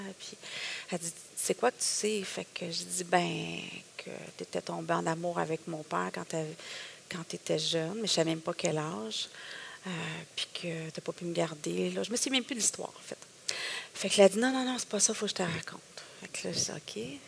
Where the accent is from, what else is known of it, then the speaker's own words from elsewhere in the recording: Quebec, Canada; Moi, je suis une Libanaise, grecque, italienne, je suis québécoise.